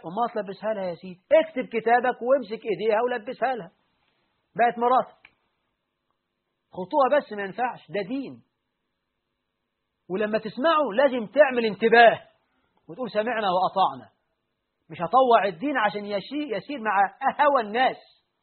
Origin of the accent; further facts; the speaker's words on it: Egypt; الشبكة عندنا في مصر مش هدية